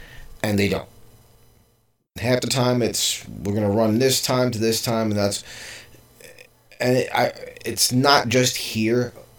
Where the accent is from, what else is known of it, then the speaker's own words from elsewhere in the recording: New York City, New York, United States; I come from New York City. I was born and raised there.